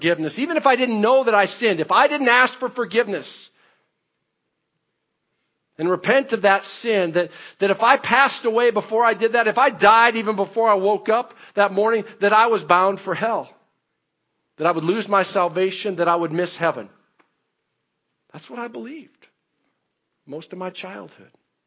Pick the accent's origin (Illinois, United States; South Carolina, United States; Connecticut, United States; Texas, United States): Illinois, United States; Mount Vernon; also born or lived in Shakopee, Minnesota; I lived down here in the southern tip of Illinois in Mount Vernon, Illinois. And when I was growing up in Shakopee and in Mount Vernon, Illinois, I picked up a belief.